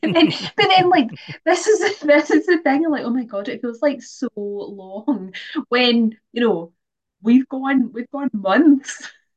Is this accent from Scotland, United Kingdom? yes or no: yes; Scotland, United Kingdom; As a Scottish person in particular, it's one of our favourite phrases.